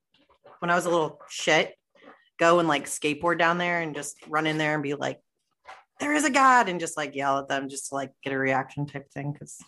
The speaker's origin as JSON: {"language": "English", "region": "Florida", "country": "United States", "tie": "born or raised there", "also_born_or_lived": "New York / North Carolina / Venezuela", "said": "And I've been in Florida since I was 2nd grade."}